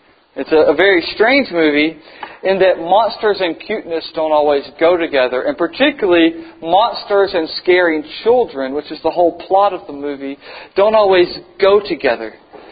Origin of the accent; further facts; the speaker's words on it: North Carolina, United States; In Southeast United States, where I grew up in North and South Carolina, there's something called cockroaches.